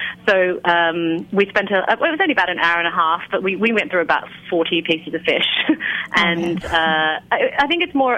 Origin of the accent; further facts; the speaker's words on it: Australia; moved away as an adult; now in London, United Kingdom; I moved from Australia to London at 21 and have been in London ever since.